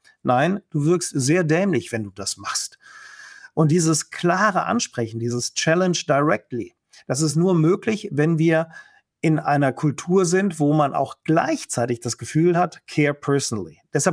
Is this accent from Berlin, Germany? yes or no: no; Cologne, North Rhine-Westphalia, Germany; Ich komme aus Köln.